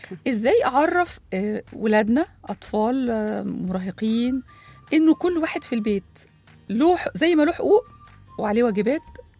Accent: Egypt; هل عندنا في مصر خطة ما بعد التقاعد؟

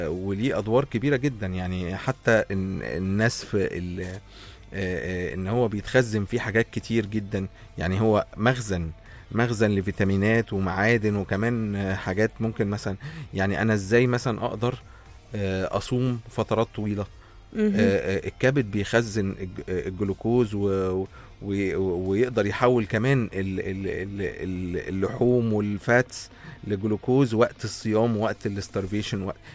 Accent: Egypt; بس دي مش كتير عندنا في مصر.

